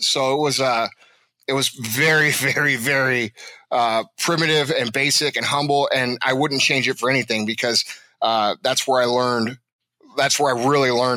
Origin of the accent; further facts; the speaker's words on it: St. Louis, Missouri, United States; I grew up in South County, St. Louis, Missouri, and I did all the things little entrepreneur kids do.